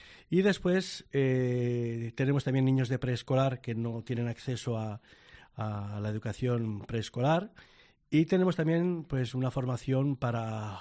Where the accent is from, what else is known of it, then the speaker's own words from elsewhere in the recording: Favara, Valencian Community, Spain; accent: Catalan of Favara; yo con mi familia y con los amigos pues hablo en el catalán de Favara. Mi pueblo se llama Favara, el Favarol, le llamamos Favarol y ya está.